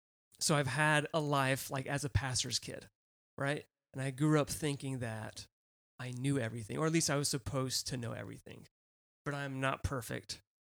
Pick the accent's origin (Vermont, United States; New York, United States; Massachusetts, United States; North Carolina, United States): North Carolina, United States; Hendersonville; In the mountains of North Carolina, Hendersonville. Everybody knew that I was a pastor's kid.